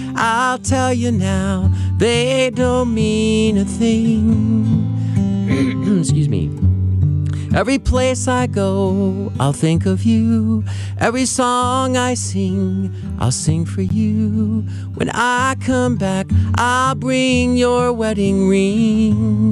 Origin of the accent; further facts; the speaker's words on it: St. Louis, Missouri, United States; now in Tustin, United States; No, I grew up in St. Louis. I was born in Louisiana. I grew up here, and I moved in 94 to California.